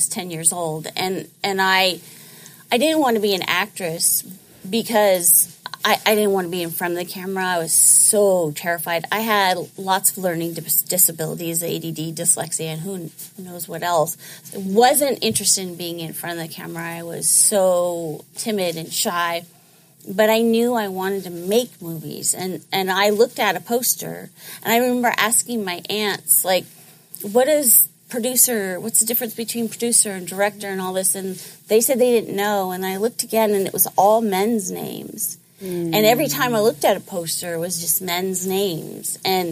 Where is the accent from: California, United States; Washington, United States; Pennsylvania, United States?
California, United States; Gilroy; I sort of looked at my community because I grew up in Gilroy. Mm. I had cousins in Hollister and Morgan Hill.